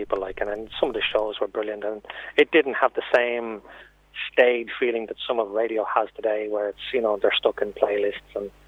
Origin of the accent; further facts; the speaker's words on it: Sandymount, Leinster, Ireland; Like, I'm from Sandy Mount, so there's Radio Sandy Mount, and Radio Snowflake was in my area